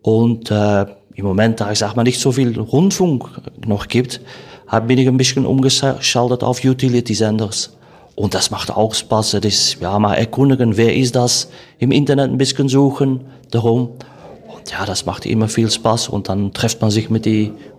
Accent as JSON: {"language": "German", "country": "Belgium", "said": "aber war nicht richtig bestimmt auf Belgien, meine Heimat zu finden."}